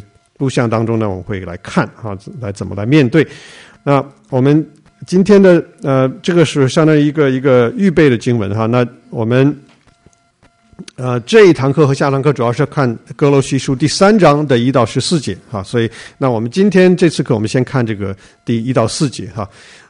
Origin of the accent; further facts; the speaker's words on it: China; 那我们中国人有什么？有五行啊，金木水火土啊